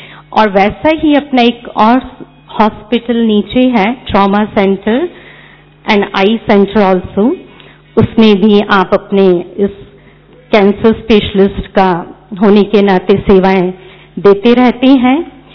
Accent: Indore, Madhya Pradesh, India; मैं खुद इंदौर से बिलोंग करती हूं

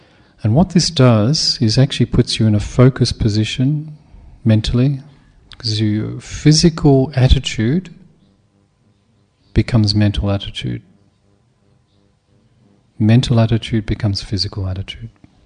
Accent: Melbourne, Victoria, Australia; from Australia, Melbourne. In Australia now, mindfulness is mainstream.

